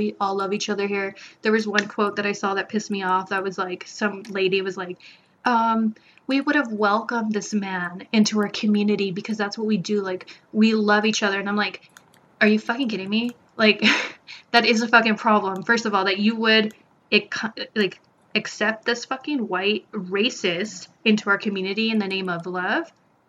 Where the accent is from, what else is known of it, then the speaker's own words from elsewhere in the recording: El Paso, Texas, United States; growing up in El Paso, like, there's always been this, like, otherness with people from Juarez.